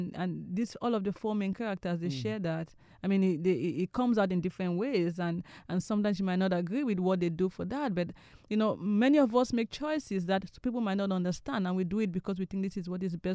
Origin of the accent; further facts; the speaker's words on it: Cameroon; English is a second language; now in United States; because I'm an immigrant and I'm from Cameroon, you know, I think I have that. And because I'm an American also